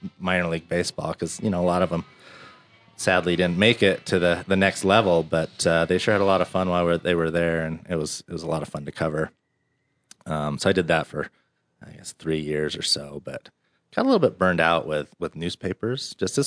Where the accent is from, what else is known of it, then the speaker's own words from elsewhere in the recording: Sandy, Utah, United States; So I am Utah, born and raised.